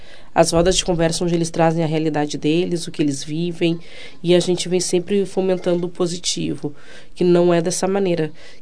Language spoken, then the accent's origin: Portuguese; Brazil; eu sou uma menina preta e da favela, né, eu sou cria da Cruzeiro